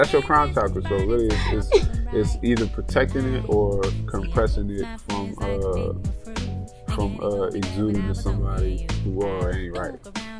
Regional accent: Lafayette, Louisiana, United States; now in Los Angeles, United States; people don't realize that where we from in Louisiana, well, specifically Lafayette, I'm from the Plaza and all that shit

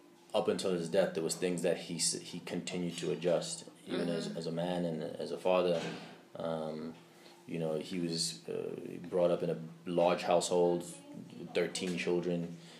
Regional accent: Zimbabwe; born there; I was born here in Zimbabwe, went to Gateway High School and then Prince Edward School.

